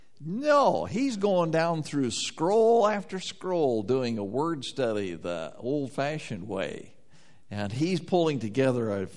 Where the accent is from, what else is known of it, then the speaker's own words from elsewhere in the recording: Wyoming, United States; He purchased a piece of ground in the mountains above the town where I grew up in Wyoming.